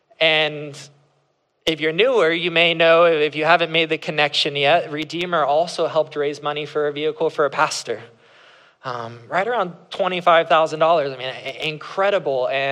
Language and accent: English; West Palm Beach, Florida, United States; I grew up in West Palm Beach, which is where we have relocated back